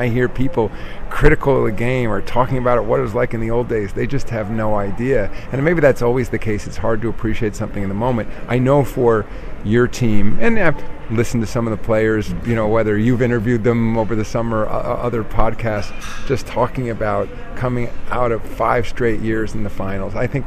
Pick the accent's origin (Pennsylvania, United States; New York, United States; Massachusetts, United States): New York, United States; So I fell in love with the game of basketball as a young boy. I grew up outside of New York City, and I was a Knicks fan as a kid